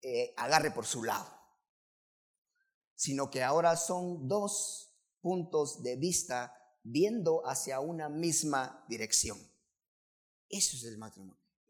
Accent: Chimaltenango, Guatemala; Nosotros como, no sé si como latinos, pero como chimaltecos, guatemaltecos, nos gusta estar unidos, juntos.

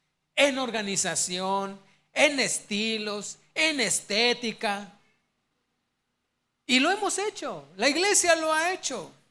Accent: Mexico; Pero déjenme hablarles como mexicano.

